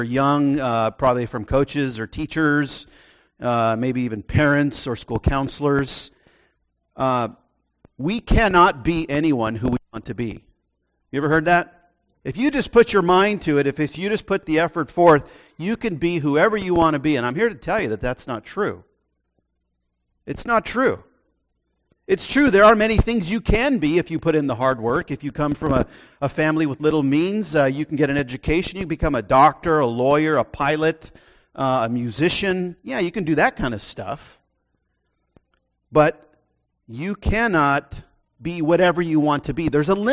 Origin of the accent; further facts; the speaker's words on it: Moorpark, California, United States; Well, I grew up in Moorpark, so I'm a hometown boy